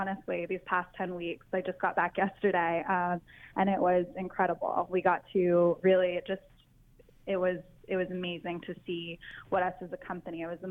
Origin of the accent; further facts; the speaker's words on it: Tanzania; accent: American; also born or lived in Scotland / Ukraine / Australia; now in United States; So I was born in Scotland. We moved to Ukraine. I spent most of my life in Tanzania, East Africa, and then finished high school in Australia before I came to the States for my undergrad. Although I completely sound American now.